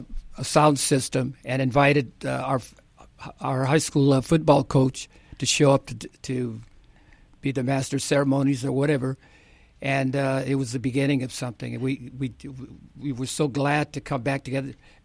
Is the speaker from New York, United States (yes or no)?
no; Los Angeles, California, United States; but I grew up in Lower Boyle Heights.